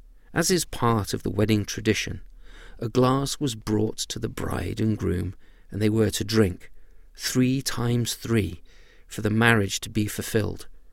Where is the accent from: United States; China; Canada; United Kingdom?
United Kingdom; accent: British; Sometimes people make fun of my British accent, which, to be honest, is more mid-Atlantic than British these days.